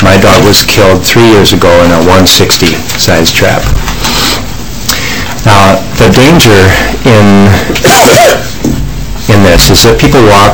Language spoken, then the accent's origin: English; White Bear Lake, Minnesota, United States; I'm from White Bear Lake.